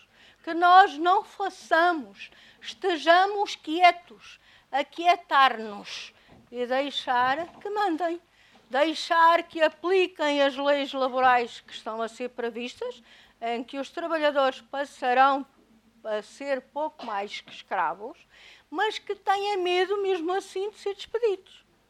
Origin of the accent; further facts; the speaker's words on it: Alentejo, Portugal; e as pessoas, no meu Alentejo, por exemplo, de onde eu sou